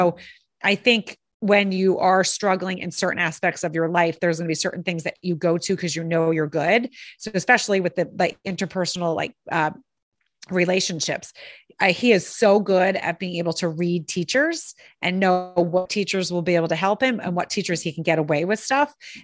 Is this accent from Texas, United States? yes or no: no; New Jersey, United States; Maybe someone's going to think about, oh, I know, you know, I grew up in Jersey.